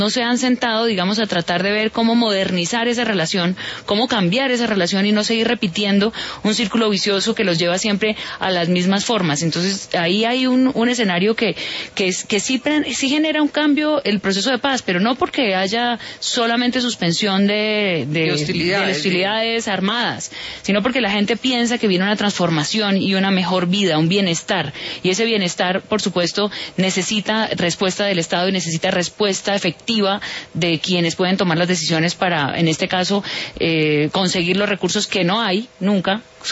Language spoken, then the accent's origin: Spanish; Colombia